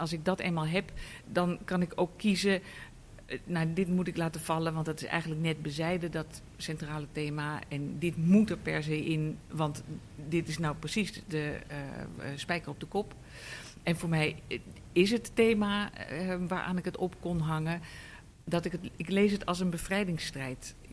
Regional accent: Amsterdam, North Holland, Netherlands; Ik ben geboren en getogen Amsterdamse. En ik ben 30 jaar in de Jordaan woonachtig geweest.

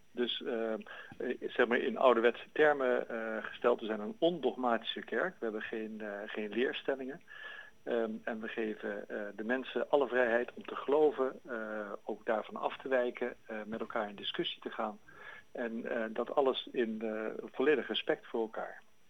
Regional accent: Rotterdam, South Holland, Netherlands; ik ben zelf Rotterdammer. Daar kan je natuurlijk nauwelijks van Amsterdamse. ik ben opgegroeid in Rotterdam.

